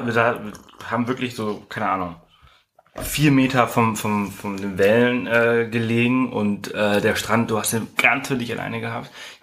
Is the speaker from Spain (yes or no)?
yes; Mallorca, Balearic Islands, Spain; Ich komme aus Mallorca, natürlich habe ich das gesehen.